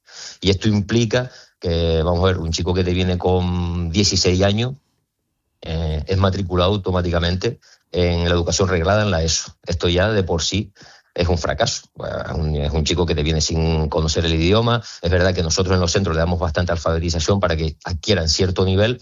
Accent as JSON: {"language": "Spanish", "town": "Puerto de la Cruz", "region": "Canary Islands", "country": "Spain", "said": "Mira, justamente yo soy del Puerto de la Cruz."}